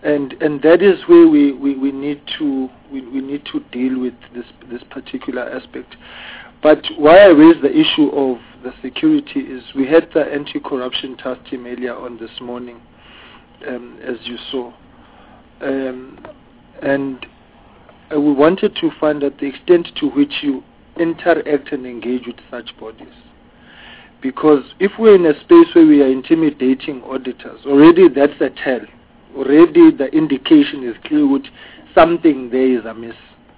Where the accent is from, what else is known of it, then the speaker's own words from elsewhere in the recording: KwaZulu-Natal, South Africa; I am from South Coast KZN, and I'm now part of Durban because of the new demarcations. I was in Ugu, then I woke up, I'm now a metro boy.